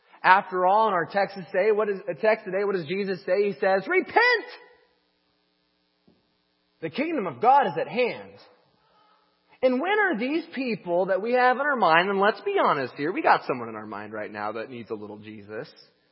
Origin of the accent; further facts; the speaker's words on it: Indiana, United States; I am also from a Midwestern town. I'm from Southern Indiana.